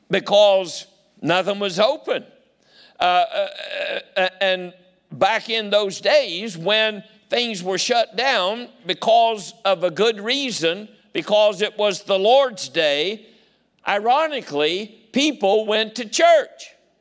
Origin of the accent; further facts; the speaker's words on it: West Virginia, United States; I mean, I grew up down in West Virginia and they testify all the time.